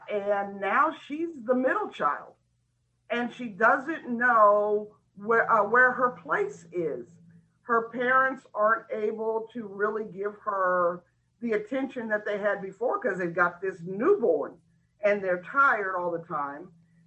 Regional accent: New Albany, Indiana, United States; I grew up in New Albany, Indiana, which is really close to Louisville, Kentucky, just a little small town, but I lived on a farm

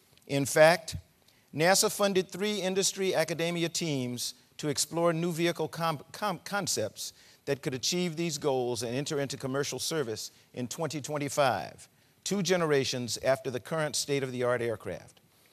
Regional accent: South Carolina, United States; Just the thought of this would have been science fiction when I was a child growing up in South Carolina.

